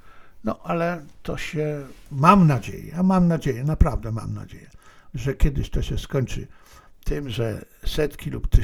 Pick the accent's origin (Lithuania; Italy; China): China; Więc ja będąc Chińczykiem, patrzę na sprawy z punktu widzenia chińskiego.